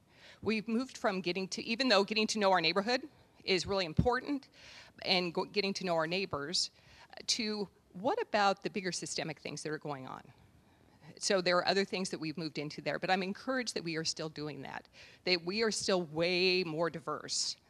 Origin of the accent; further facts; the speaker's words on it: California, United States; I grew up in the church. I'm a pastor's kid. I grew up in the Central Valley, and the churches that I attended, everyone looked mostly like me.